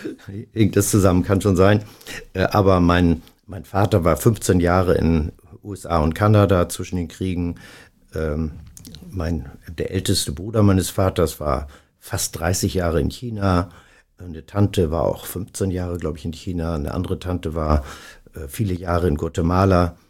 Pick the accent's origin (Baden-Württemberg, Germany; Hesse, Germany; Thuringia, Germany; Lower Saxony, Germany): Lower Saxony, Germany; Stade; ich komme zwar, wie gesagt, aus Stade, aber mein Vater kommt aus Blankenese und mein Großvater hat da 1900 ein Haus gekauft und ich habe immer eine sehr enge Beziehung nach Hamburg und Blankenese